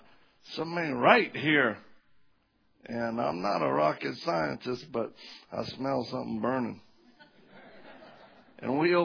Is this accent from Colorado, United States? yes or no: no; Louisiana, United States; I'm originally from Louisiana. So y'all heard of them Cajuns, huh? We're taking over.